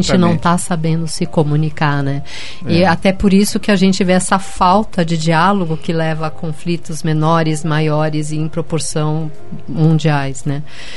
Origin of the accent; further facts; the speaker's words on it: São Paulo, Brazil; Falei que nem paulista. Sou paulista.